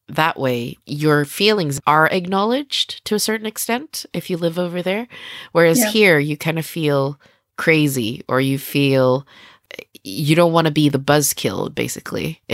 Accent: Sweden; I was born and raised in Sweden and grew up here.

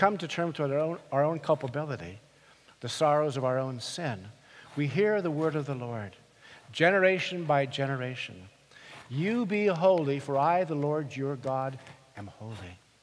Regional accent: California, United States; also born or lived in Colorado; I grew up in the American West, born in Colorado, spent most of my boyhood in California. My first visions were of the Sangre de Cristo Mountains, towering over the San Luis Valley of Colorado

